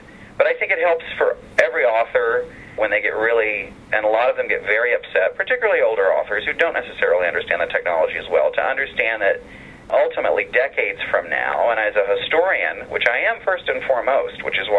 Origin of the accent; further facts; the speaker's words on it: Tennessee, United States; But I'm from Tennessee. I'm a big Horton Foote fan.